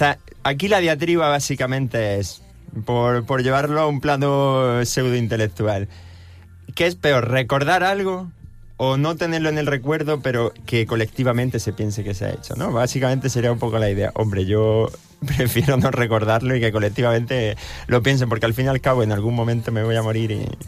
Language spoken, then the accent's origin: Spanish; Baza, Andalusia, Spain; also born or lived in Huelva; yo soy bastetano, o sea, yo nací en Huelva por casualidad, porque mis padres, que son de Baza, vivían allí, pero yo soy bastetano. Baza es un pueblo que está al norte de Granada, en el altiplano granadino. Y tenemos un acento que...